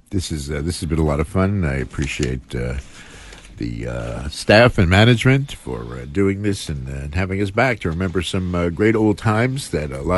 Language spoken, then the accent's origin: English; New York City, New York, United States; I grew up in New York City.